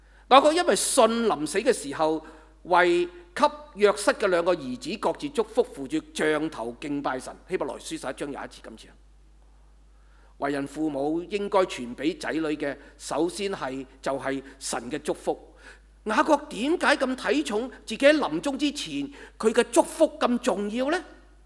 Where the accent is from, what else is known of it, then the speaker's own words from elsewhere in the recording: Hong Kong; 好像我们香港人这样，是吗？我们都是歪的，是吧？